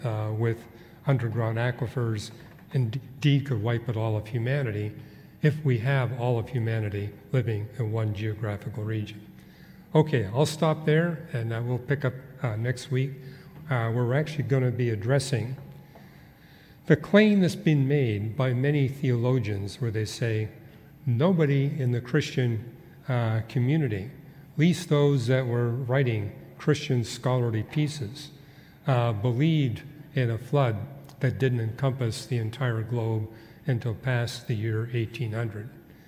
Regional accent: Quebec, Canada; born there; I mean, I was born in Canada, in Quebec.

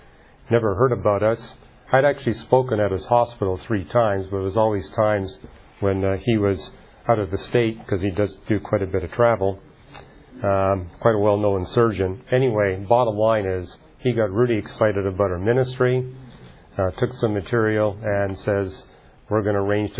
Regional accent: Montreal, Quebec, Canada; born there; He got super excited when he found I was born in Montreal and that my father had designed the boards for the forum in Montreal

